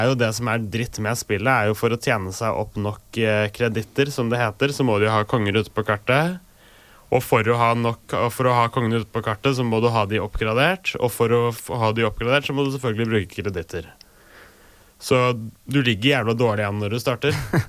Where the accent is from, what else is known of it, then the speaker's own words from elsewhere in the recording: Tønsberg, Vestfold, Norway; i blant annet i Tønsberg, siden det er der jeg kommer fra.